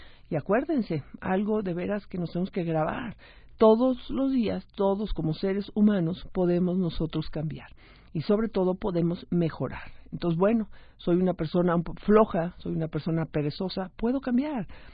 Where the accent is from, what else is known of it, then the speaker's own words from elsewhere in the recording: Mexico; pensamos que así somos los mexicanos